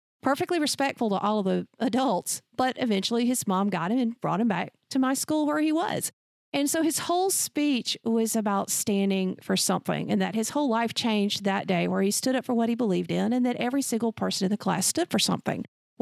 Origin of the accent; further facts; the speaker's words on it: the South, United States; And yes, that's a Southern colloquialism. And I'm from the South in America, and I'm going to own it.